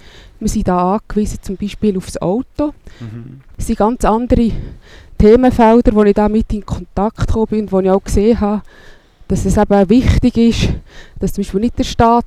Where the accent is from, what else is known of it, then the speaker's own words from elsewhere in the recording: Bern, Switzerland; Ich bin im Kanton Bern aufgewachsen und war dort in der CVP. Im Jahr 2007, 2008 bin ich in die Ostschweiz gekommen